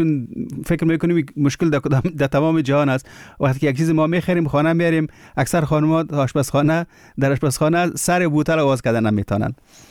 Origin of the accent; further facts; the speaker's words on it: Kabul, Afghanistan; زه اصل کې د کابل یم، په کابل کې د مڼو باغونه ډیر دي